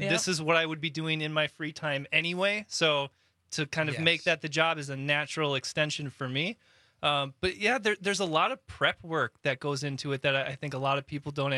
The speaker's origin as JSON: {"language": "English", "region": "Wisconsin", "country": "United States", "tie": "born or raised there", "said": "I mean, I was born and raised in Waukesha County."}